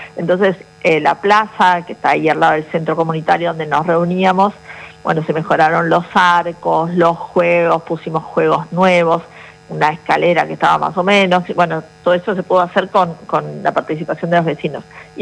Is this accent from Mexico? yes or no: no; Buenos Aires, Argentina; yo soy de Buenos Aires.